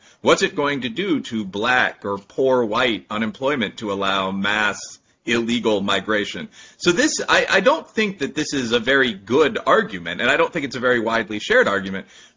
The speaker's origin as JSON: {"language": "English", "region": "Kentucky", "country": "United States", "said": "So for me, it would be an American is probably actually my first identifier, but I'm a black man. I'm an American. Right now, I probably would ID as a Kentuckian."}